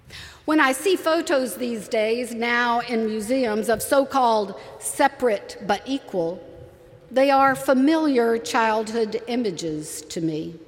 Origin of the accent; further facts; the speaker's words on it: Georgia, United States; Many of you know that I grew up in the South, the segregated South of Georgia.